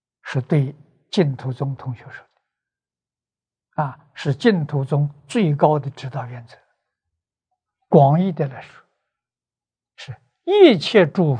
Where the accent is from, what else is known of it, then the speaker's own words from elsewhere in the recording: China; 佛是我们中国人讲圣人。